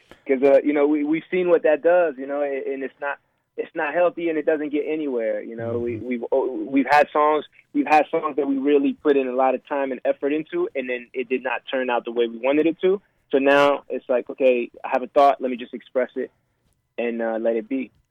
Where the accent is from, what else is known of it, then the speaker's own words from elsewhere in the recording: DR Congo; also born or lived in Belgium; I was born in Belgium, I was raised in the Congo